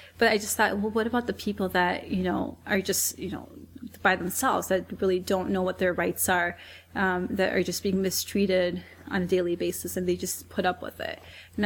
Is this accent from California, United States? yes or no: no; Iowa, United States; rights came from my childhood, you know, just growing up in Iowa.